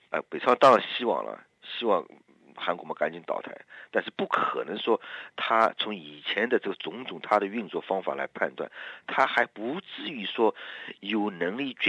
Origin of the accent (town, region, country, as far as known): China